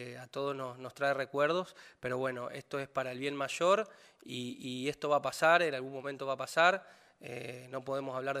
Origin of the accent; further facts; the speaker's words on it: Paraná, Entre Ríos, Argentina; yo soy de Paraná y en Paraná